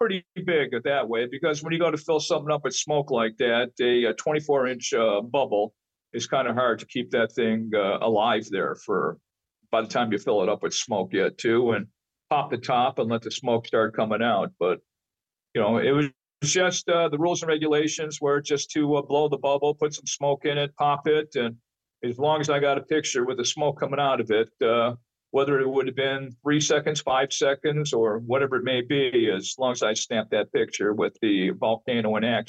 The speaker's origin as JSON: {"language": "English", "town": "Cleveland", "region": "Ohio", "country": "United States", "tie": "born or raised there", "said": "I love my city of Cleveland and wanted to come into my hometown with the records that I've been setting"}